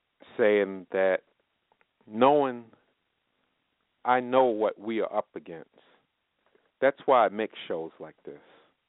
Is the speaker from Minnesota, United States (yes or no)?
no; New York, United States; When I was growing up in New York, I remember my grandmother used that cheese and powdered milk from our church